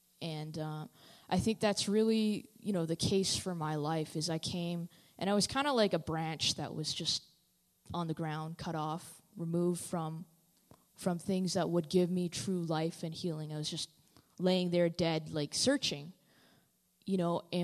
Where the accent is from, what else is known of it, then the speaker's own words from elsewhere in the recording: Richmond, British Columbia, Canada; I'm from Richmond